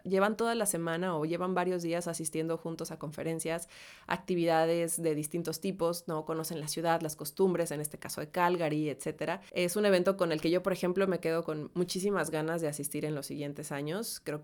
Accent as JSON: {"language": "Spanish", "country": "Mexico", "tie": "born or raised there", "moved": "as an adult", "said": "Yo tuve la posibilidad de ser locutora en México, pero no es lo mismo ser locutora en un país donde creciste, donde conoces el idioma, me refiero hasta las palabras, el slang que le llaman, ¿no?"}